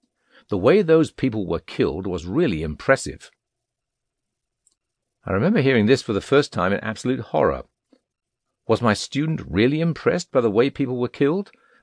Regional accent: United Kingdom; also born or lived in Japan; now in Sao Paulo, Brazil; I'm a Brit who has been teaching English in Sao Paulo for almost 7 years now.

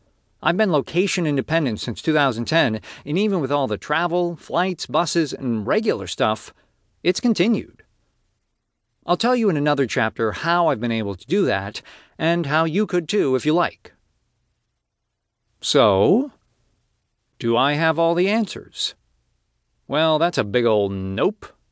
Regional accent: Massachusetts, United States; moved away as an adult; also born or lived in Los Angeles, United States; I grew up in Massachusetts, then moved to Los Angeles for college and lived there for a number of years before deciding to travel more.

